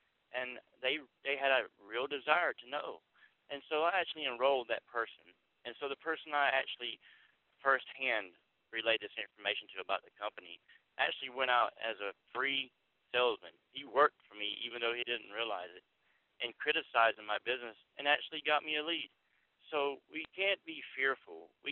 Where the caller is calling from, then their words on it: Pennsylvania, United States; I'm actually calling from Pennsylvania today, and it's beautiful here.